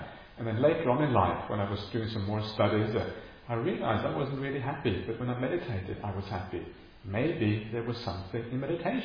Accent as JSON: {"language": "English", "country": "Norway", "tie": "born or raised there", "said": "I mean, I grew up in Norway."}